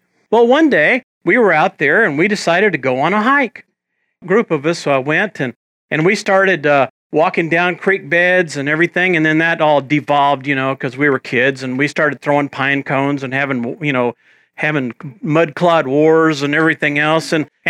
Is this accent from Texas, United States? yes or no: yes; San Antonio, Texas, United States; I grew up down in South Texas, and in South Texas, around San Antonio, I mean, it's just sky everywhere you look